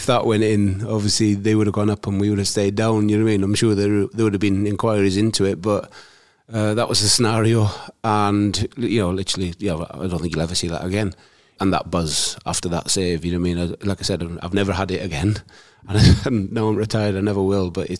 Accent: Wales, United Kingdom; I'd probably say as well, being Welsh, Neville Southall.

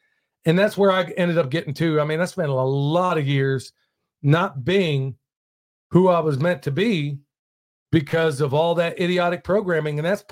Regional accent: Oklahoma, United States; that part of where I grew up in Oklahoma, believe me, it was made known to me just about every single day that I didn't look like everybody else.

